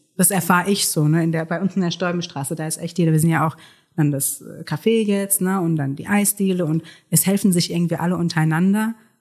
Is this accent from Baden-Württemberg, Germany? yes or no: yes; Heidelberg, Baden-Württemberg, Germany; Also ich bin ursprünglich aus Heidelberg. Ich bin auch hier geboren in Elisabeth.